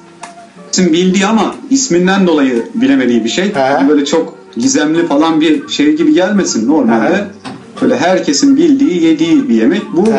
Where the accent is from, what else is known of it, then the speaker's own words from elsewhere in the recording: Kilis, Kilis Province, Turkey; Mücedder'e biz Kilisliyiz aslen.